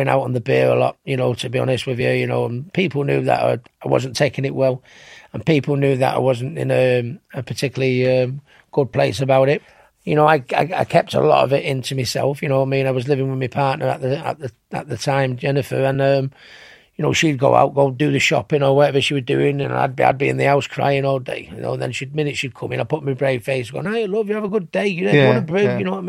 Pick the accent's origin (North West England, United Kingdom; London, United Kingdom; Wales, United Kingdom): North West England, United Kingdom; Manchester; I'm a referee from Manchester